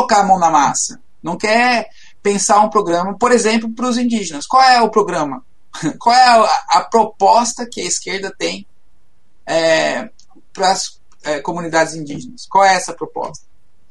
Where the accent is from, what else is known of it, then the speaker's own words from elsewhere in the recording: Brazil; Nós não podemos, né, sendo brasileiro, né, e estando na esquerda